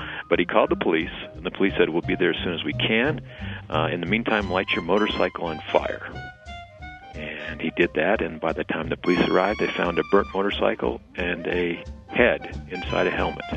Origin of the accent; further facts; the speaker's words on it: Wyoming, United States; This is a common thing to do in my home state of Wyoming.